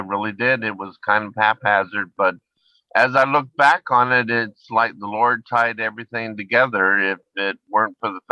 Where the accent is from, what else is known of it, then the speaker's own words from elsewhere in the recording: Sarasota, Florida, United States; Well, you know, I grew up in Sarasota, Florida